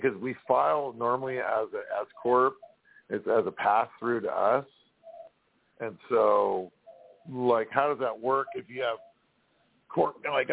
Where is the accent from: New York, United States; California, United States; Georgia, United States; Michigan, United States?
California, United States; San Francisco; I'm from San Francisco.